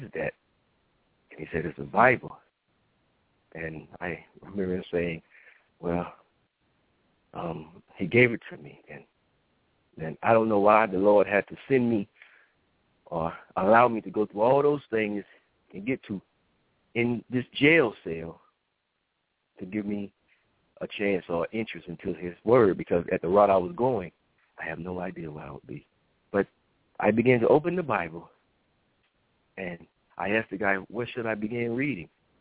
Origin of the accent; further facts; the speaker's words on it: Georgia, United States; Originally, I'm from Georgia. And as most people, you know, we, you know, grow up in a loving home